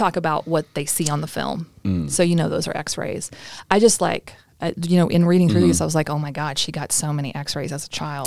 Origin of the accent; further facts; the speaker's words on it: Kentucky, United States; now in Pennsylvania, United States; I'm used to getting because I'm from Kentucky, especially when I moved to Pennsylvania.